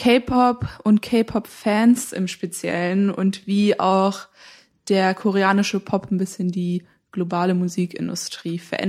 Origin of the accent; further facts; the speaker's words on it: Frankfurt, Hesse, Germany; ich komme ja aus Frankfurt, deswegen war das in aller Munde da.